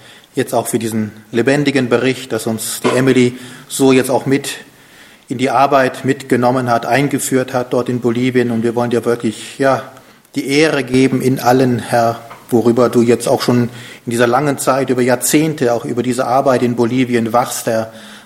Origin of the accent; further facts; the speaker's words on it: Germany; Ich muss gestehen, deshalb selbst ich als Deutscher noch nie gehört.